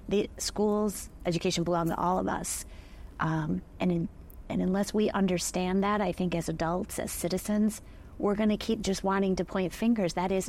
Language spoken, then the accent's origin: English; Southfield, Michigan, United States; I grew up just outside of Detroit in an inner ring suburb, but grew up in the city.